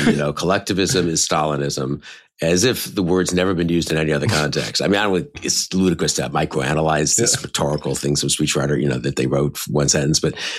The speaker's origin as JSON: {"language": "English", "region": "New York", "country": "United States", "tie": "born or raised there", "said": "The frigidity, I grew up in New York. I'd say the spirit of New York is a little more hostile frigidity than loving"}